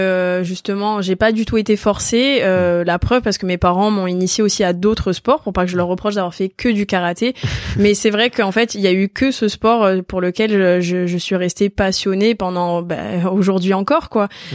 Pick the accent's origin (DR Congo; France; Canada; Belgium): France; Ajaccio, Corsica; born there; il est à Ajaccio, ouais. Donc je suis née à Ajaccio, donc voilà.